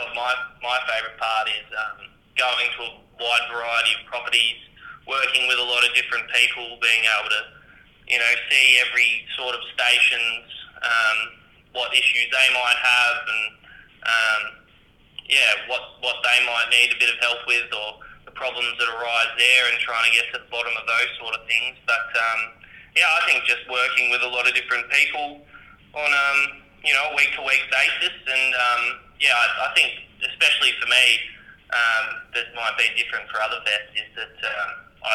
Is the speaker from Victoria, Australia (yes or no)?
yes; Victoria, Australia; I'm from Victoria originally. My parents have a small, compared to the operations up here, Old Hereford property.